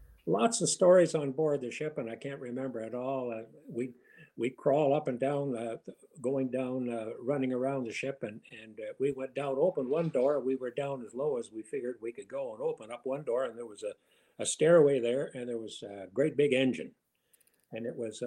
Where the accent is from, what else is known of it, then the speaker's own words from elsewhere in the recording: Ontario, Canada; English is a second language; As for English, we learned English when we went to school in a small community in Ontario. And of course, the other kids made fun of us because that's what they do.